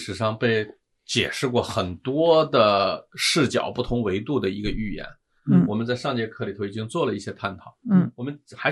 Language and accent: Chinese; China